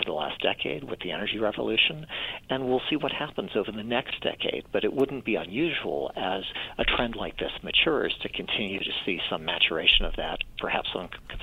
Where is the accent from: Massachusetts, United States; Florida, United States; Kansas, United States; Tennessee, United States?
Florida, United States; or I grew up in Florida, if you're evacuating from a hurricane